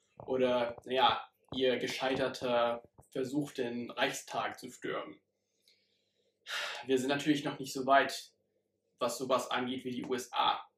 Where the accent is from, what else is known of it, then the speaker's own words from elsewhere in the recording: Ahrensburg, Schleswig-Holstein, Germany; ich komme aus Ahrensburg